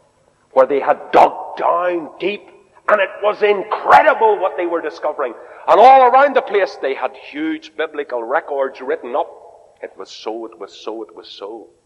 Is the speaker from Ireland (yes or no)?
yes; Ireland; so very cheekily but carefully, because I was Irish, I went up to him